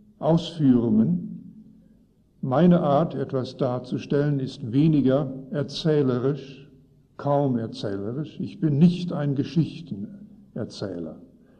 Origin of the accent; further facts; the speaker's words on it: Canada; moved away as an adult; also born or lived in Netherlands; now in Germany; wir kamen 1954 nach Europa. Wir stammen aus Kanada, aus deutschsprachigen Familien. Und 1954 kamen wir nach Holland.